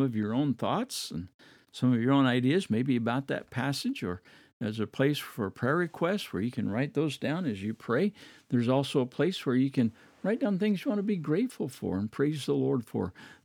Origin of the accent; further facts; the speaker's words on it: Midwest, United States; I remember growing up in the Midwest and going to my grandparents' house